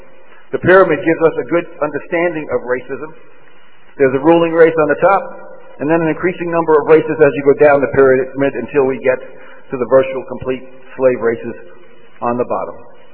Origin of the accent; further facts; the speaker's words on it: New York, United States; moved away as an adult; now in Dallas, United States; If you can't tell, I'm from New York. I have picked up my cross. I came here in 81 following my dream, which became a nightmare.